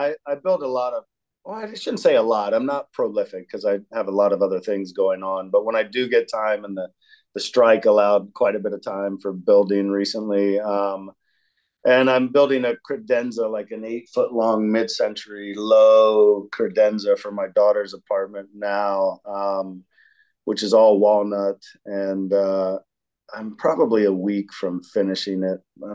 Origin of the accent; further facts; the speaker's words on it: North Carolina, United States; also born or lived in Virginia; Both, mainly North Carolina, but I was born in Virginia.